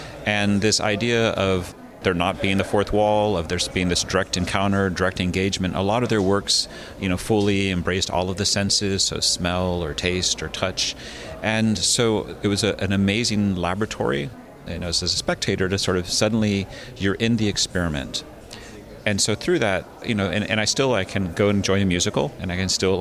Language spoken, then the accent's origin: English; United States; born there; I was born in America, and I had a very traditional American education.